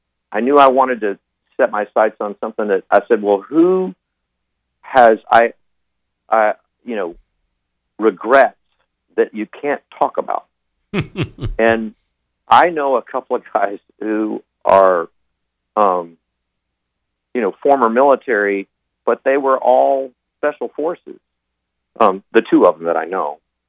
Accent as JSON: {"language": "English", "town": "Del Rio", "region": "Texas", "country": "United States", "tie": "born or raised there", "said": "I was born and raised in West Texas, Del Rio, Texas"}